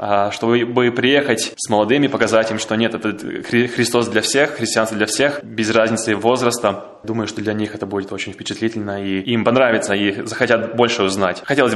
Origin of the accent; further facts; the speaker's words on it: Ukraine; born there; Я родился уже после советской власти, уже это была Украина